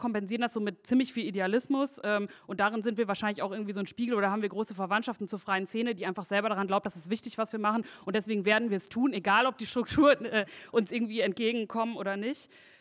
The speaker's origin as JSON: {"language": "German", "region": "North Rhine-Westphalia", "country": "Germany", "said": "ich komme aus NRW, aber ich komme aus dem Ruhrgebiet, also das finde ich irgendwie total wichtig."}